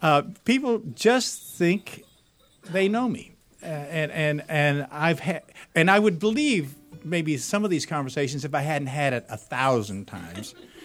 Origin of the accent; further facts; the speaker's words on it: Des Moines, Iowa, United States; Because I am from Des Moines, Iowa, and I say, "No, I'm an actor.